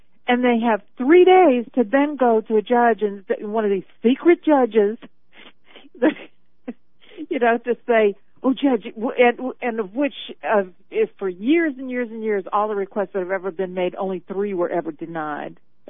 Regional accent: Louisiana, United States; now in Chicago, United States; I mean, I came from Louisiana, which is like another universe, you know.

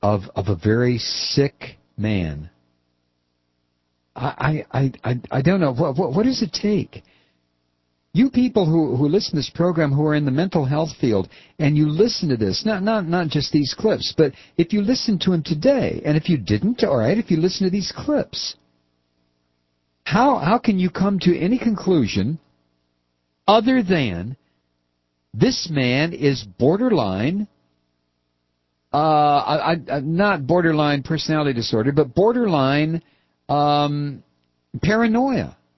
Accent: India; now in United States; I grew up in India, a Sunni.

